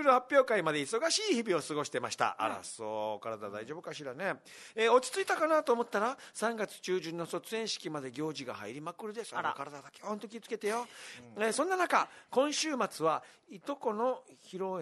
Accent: Okinawa, Japan; 俺の実家が沖縄マラソン大体中間地点なんですよ

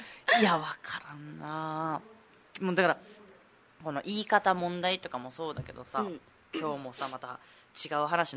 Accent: Chubu, Japan; 生まれも育ちもなんなら今いるところも中部だし

